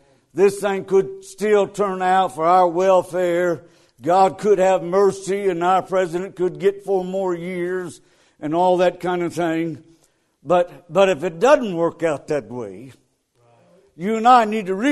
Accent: Ardmore, Alabama, United States; Ardmore, Alabama, I tell folks, as I travel, I'm from Ardmore, Alabama.

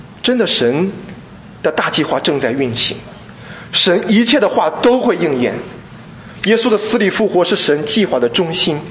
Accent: China; 因为大家都知道我们中国人是比较在乎养生的

